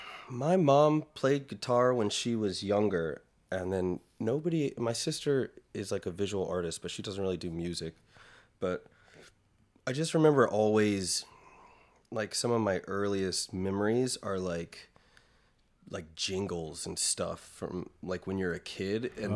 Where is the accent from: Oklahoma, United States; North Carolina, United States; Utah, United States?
North Carolina, United States; Clayton; So I lived in the back of like a golf course community that was slowly on the decline. It was like Clayton is kind of a suburb of Raleigh